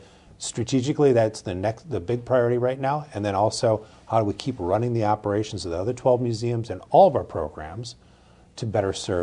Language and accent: English; Minneapolis, Minnesota, United States; I had cousins that grew up in Chicago, and I grew up in Minneapolis.